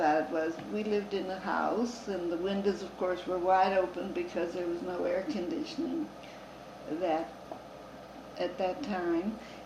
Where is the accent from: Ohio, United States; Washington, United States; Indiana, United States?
Ohio, United States; Toledo; born there; And I was born in Toledo, as were my two sisters.